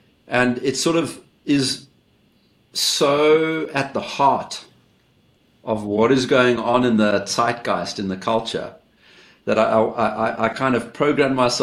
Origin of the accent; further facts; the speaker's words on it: South Africa; born there; I could just say I was born in South Africa.